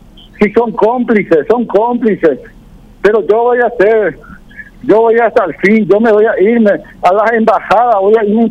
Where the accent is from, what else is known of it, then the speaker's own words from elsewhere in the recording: Paraguay; ya que en mi país está, el Estado paraguayo está proveyendo las armas y las balas.